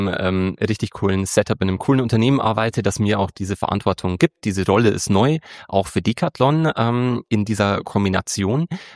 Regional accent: Breitenried, Bavaria, Germany; ich komme aus Bayern und zwar nicht direkt aus München, sondern aus einem wirklich ganz, ganz kleinen Dorf. Das heißt Breitenried. Und das hat mehr Tiere als Menschen, die da wohnen. Und das ist wirklich erzkonservativ.

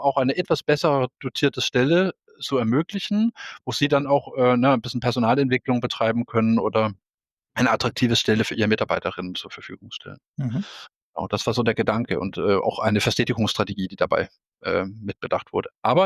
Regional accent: Denmark; German is a second language; now in Germany; ich komme ja ursprünglich aus Dänemark

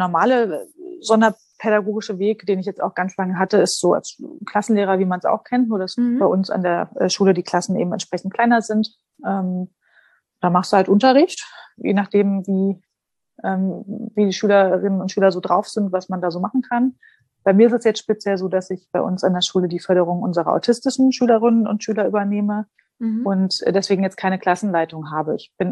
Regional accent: Dessau, Saxony-Anhalt, Germany; moved away as an adult; Okay, also ich bin 36 Jahre alt, bin aufgewachsen in Dessau in Sachsen-Anhalt und bin dann nach dem Abitur nach Karlsruhe gezogen, um dort zu studieren.

